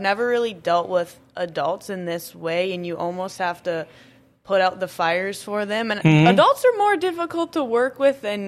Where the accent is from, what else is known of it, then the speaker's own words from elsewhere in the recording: Minto, United States; I'm from Minto.